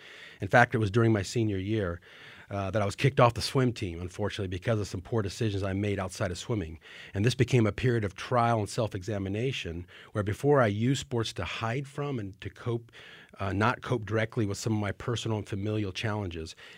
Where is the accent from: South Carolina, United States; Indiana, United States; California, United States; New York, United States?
Indiana, United States; now in Texas, United States; Yeah, so I grew up in Indiana, so early on, basketball was my game.